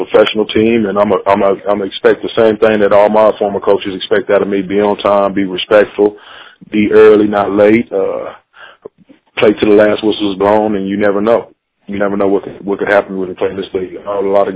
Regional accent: Wichita, Kansas, United States; I'm originally from Wichita, Kansas.

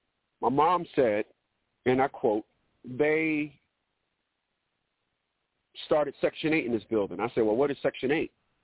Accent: Newark, New Jersey, United States; I'm from Newark.

